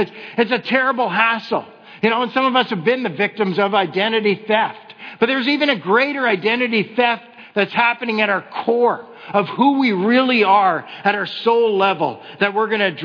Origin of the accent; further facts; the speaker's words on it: Ontario, Canada; Ontario, I grew up in Ontario, we call it cottage country.